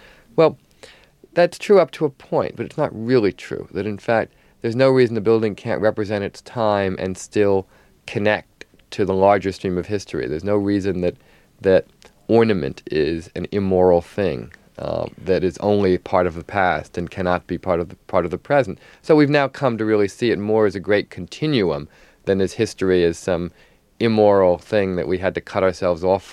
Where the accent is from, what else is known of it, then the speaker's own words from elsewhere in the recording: New Jersey, United States; I grew up in New Jersey and looked across the river to New York, sort of like the Emerald City.